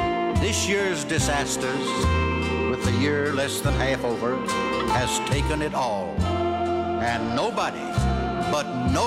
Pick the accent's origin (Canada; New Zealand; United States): Canada; I'm one Canadian who's damn tired of hearing them kicked around.